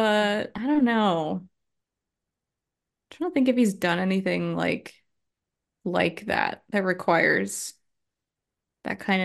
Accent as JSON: {"language": "English", "region": "New England", "country": "United States", "tie": "born or raised there", "said": "Yeah, I have never done that despite growing up in New England, but I always wanted to snowboard, just never got around to it."}